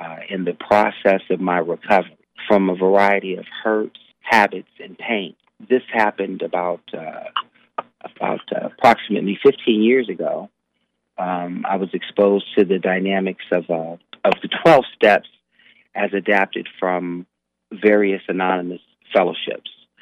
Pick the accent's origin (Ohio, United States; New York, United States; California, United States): Ohio, United States; Youngstown; also born or lived in Paris, France; I was born in Paris, France, and I was adopted by my grandmother, a single black woman here in the city of Youngstown, two generations older than I, and she adopted me and my twin brother, and we were raised in Youngstown from the ages of five onward.